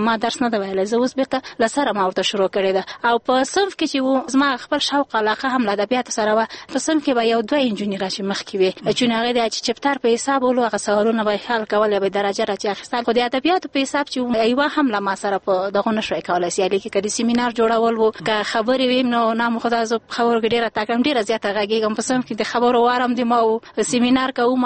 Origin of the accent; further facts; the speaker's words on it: Kabul, Afghanistan; also born or lived in Bagram / Ghazni; زه د غزنی ولایت اوسیدونکی یم، زیږیدلې د پروان ولایت د بګرام په ولسوالۍ کې یم. تر شپږ کلنۍ پورې عملته وم په بګرام کې. وروسته له هغو چې حالات خراب سو سون ما پلار نظامي صاحب منصب و بیا مونږ کابل ته مکډه را وکړه. تر 12 کلنۍ پورې په کابل کې وم